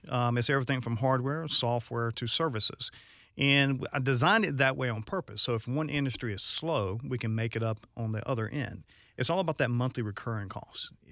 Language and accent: English; Athens, Georgia, United States; I'm from Georgia. I grew up in Athens, Georgia.